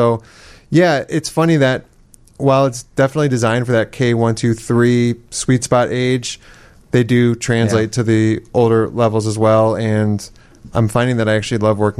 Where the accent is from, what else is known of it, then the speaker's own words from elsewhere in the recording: Chicago, Illinois, United States; born there; Now, I was born in Chicago, and my grandma was born on a farm up in Minnesota.